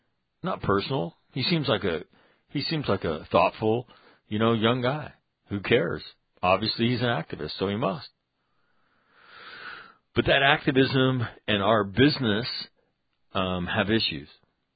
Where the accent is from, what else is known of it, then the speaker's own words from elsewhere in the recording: Sacramento, California, United States; I didn't think it was Sacramento. That's my hometown.